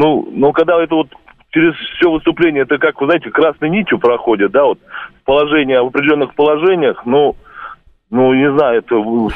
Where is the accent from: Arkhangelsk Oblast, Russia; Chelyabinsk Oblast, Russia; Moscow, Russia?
Moscow, Russia; я из Москвы.